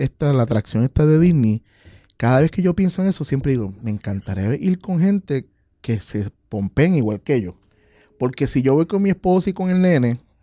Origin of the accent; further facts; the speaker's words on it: Puerto Rico; Y tiene lógica que la filmen aquí, porque somos de parte de los Estados Unidos.